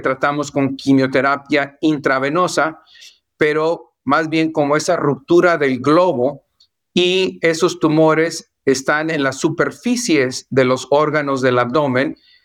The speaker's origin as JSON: {"language": "Spanish", "country": "Mexico", "moved": "as an adult", "said": "Yo vine de México"}